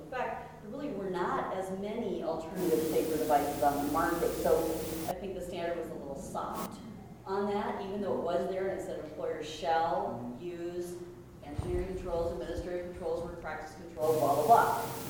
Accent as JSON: {"language": "English", "region": "Michigan", "country": "United States", "said": "and I was from Michigan, and I would go out and provide information about the safer medical devices."}